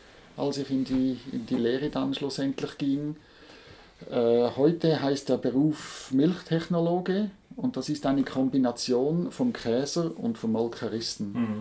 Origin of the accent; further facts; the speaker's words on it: Zurich, Switzerland; Nein, ich bin in Zürich, mitten in der Stadt aufgewachsen.